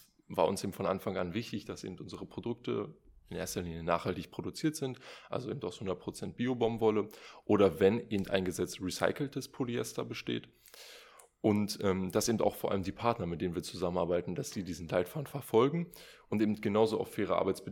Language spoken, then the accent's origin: German; Helmstedt, Lower Saxony, Germany; Und zwar erstmal komme ich aus Helmstedt.